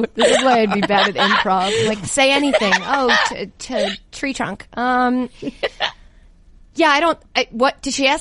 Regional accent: Boston, Massachusetts, United States; I'm from Boston, so my dad got me into, you know, baseball. My brother played hockey, and you don't really get a choice when you live in Boston.

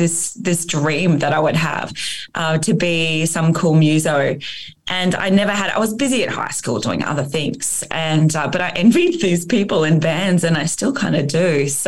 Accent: Brisbane, Queensland, Australia; I'm from Brisbane originally.

